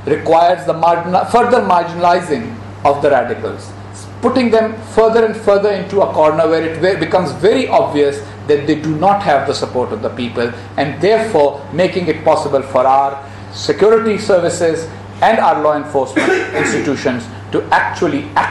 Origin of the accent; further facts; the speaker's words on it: Pakistan; And as a Pakistani, I am concerned about Pakistan's future.